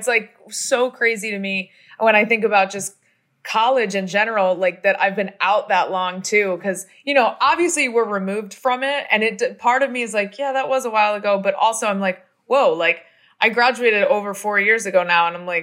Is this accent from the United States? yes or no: yes; New Jersey, United States; So, you know, I mean, for those who don't know, I was born and raised in New Jersey. So that is quite a move for me.